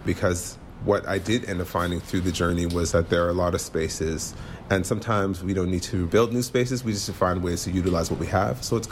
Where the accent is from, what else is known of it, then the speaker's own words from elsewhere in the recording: Vancouver, British Columbia, Canada; I am from Vancouver, BC.